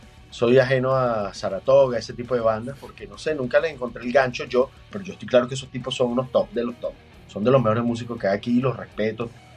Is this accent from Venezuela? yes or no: yes; Venezuela; Es mi país y ya, pues, y si yo lo critico al país, esté como esté, que no es culpa de nosotros los venezolanos en cierta parte